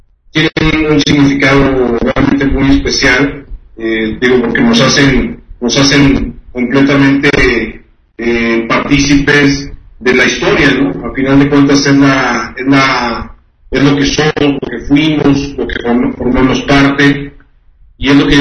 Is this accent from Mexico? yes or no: yes; Guadalajara, Jalisco, Mexico; born there; also born or lived in Monterrey; yo nací en Guadalajara porque así lo quise decir, pero 13 años de mi vida yo lo viví en Monterrey.